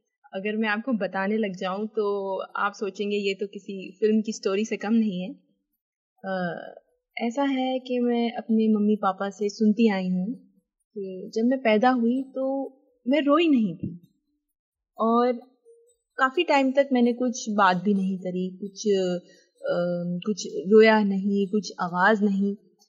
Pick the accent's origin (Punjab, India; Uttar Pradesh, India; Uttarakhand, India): Uttarakhand, India; Dehradun; हमारे टाउन, मेरे home town Dehradun